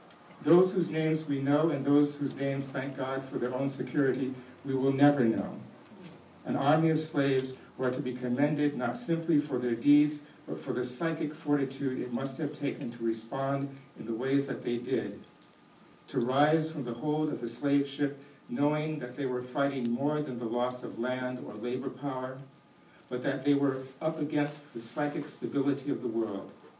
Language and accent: English; Minneapolis, Minnesota, United States; who launched AIM in 1968 in my hometown in Minneapolis, Minnesota